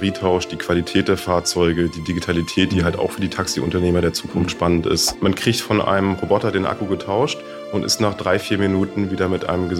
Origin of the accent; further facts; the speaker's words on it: Hamburg, Germany; die Taxi-Community in meiner Heimatstadt Hamburg hier ist herzlich eingeladen